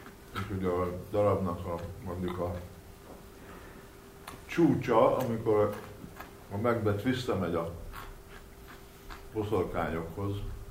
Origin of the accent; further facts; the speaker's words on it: Hungary; biztos ismeritek mindig is, hogy kívülről ezeket a meséket, mert hogy magyarok vagyunk, igaz?